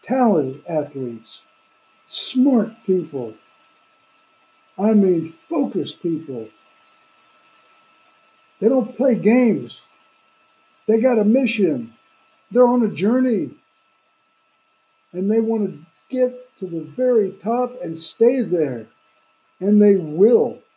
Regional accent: Tampa, Florida, United States; You know, I grew up in Tampa. I went to that darn snake pit in Tampa that almost killed me.

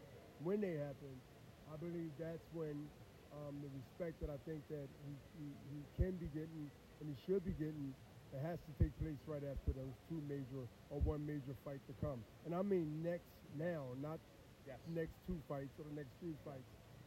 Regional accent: Philadelphia, Pennsylvania, United States; born there; Yes, I was born in North Philly.

